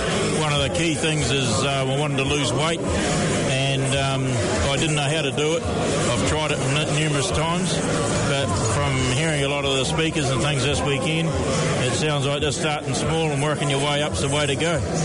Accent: Southland, New Zealand; I'm from Fiordland.

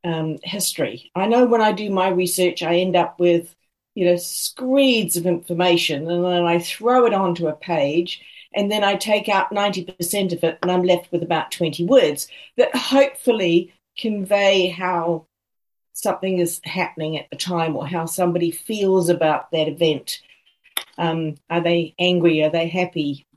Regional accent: Auckland, New Zealand; also born or lived in Cornwall, United Kingdom; I know Auckland very well. It's my hometown.

